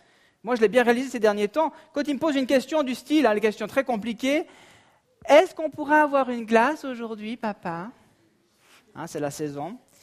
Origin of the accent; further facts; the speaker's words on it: Vaud, Switzerland; ça nous arrangerait bien peut-être en tant que vaudois